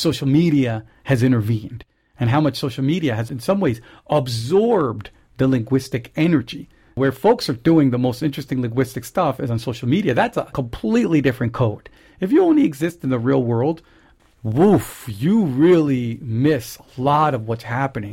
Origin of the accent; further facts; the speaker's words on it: Santo Domingo, Distrito Nacional, Dominican Republic; I just simply say that when I was growing up in Santo Domingo